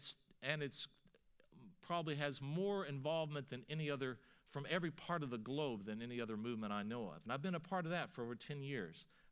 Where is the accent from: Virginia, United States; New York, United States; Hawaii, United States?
Virginia, United States; Charlottesville; I'll come back in a minute to talk about Charlottesville, my hometown.